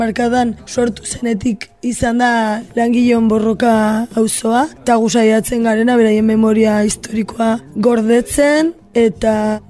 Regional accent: Portugalete, Basque Country, Spain; Ni Portugaletekoa naiz, Bizkaikoa.

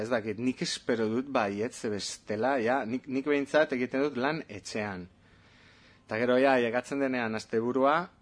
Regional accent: Sardinia, Italy; Basque is a second language; Gainera Sardinan ere, badago olako, oza, nire herrian, badago olako, bai, bertsolaritza da.

